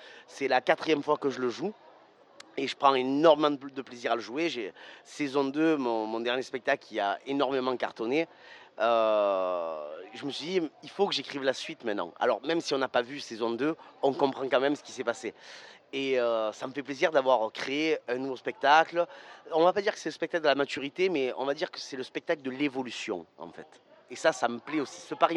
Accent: Arles, Provence-Alpes-Côte d'Azur, France; Oui, je viens de Arles, moi, exactement. Ville de 30 000 habitants, avec les moustiques, on est 4 milliards, en fait.

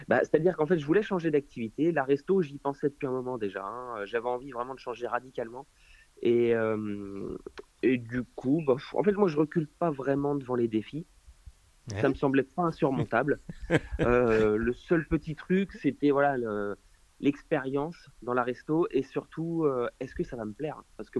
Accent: Aix-en-Provence, Provence-Alpes-Côte d'Azur, France; now in Lyon, France; Alors, pas très très loin de Marseille, en fait, même plus Aix-en-Provence.

